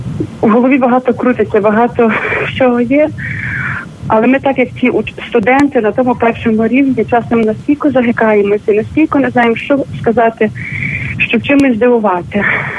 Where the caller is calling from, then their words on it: New York, United States; Я з Нью-Йорка.